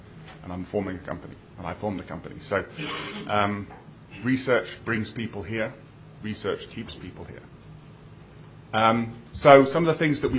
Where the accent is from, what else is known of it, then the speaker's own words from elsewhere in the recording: United Kingdom; moved away as an adult; now in Alaska, United States; I actually moved, as you can guess from my accent, I'm a transplant, and I actually came to Alaska in 2005